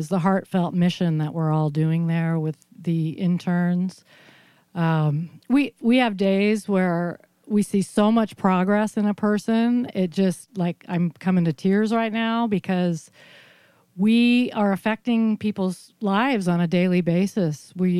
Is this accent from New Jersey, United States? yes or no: no; Cambria, California, United States; also born or lived in Los Angeles; So I grew up in Cambria, pretty much from L.A., but in the 70s, we moved to Cambria because my parents bought a restaurant.